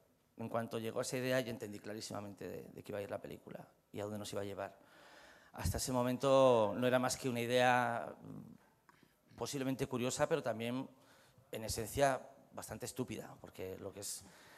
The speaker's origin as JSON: {"language": "Spanish", "town": "Madrid", "region": "Community of Madrid", "country": "Spain", "also_born_or_lived": "Cabezón de la Sal", "said": "y yo soy de Madrid, pero vengo de Cabezón de la Sal."}